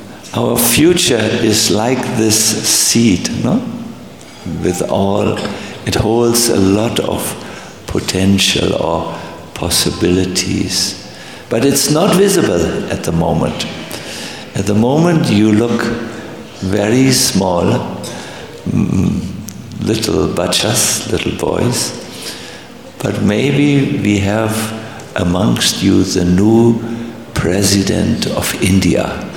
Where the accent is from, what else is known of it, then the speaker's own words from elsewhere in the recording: Germany; accent: German; English is a second language; Because I'm speaking English with a strong German accent, no?